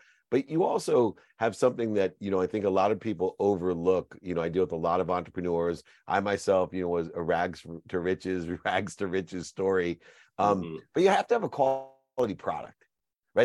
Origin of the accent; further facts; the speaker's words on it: California, United States; I'm from California, you know, although I went to Louisiana for law school